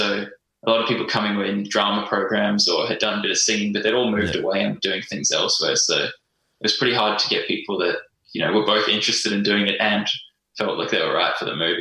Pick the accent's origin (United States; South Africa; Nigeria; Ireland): South Africa; now in Australia; Like I'm from South Africa. I'm not from regional Australia or anything